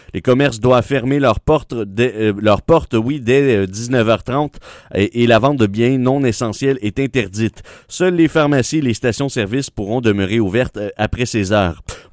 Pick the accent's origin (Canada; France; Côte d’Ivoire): Canada; Gatineau, Quebec; J'ai été faire un petit tour dans ma ville natale qui est Gatineau.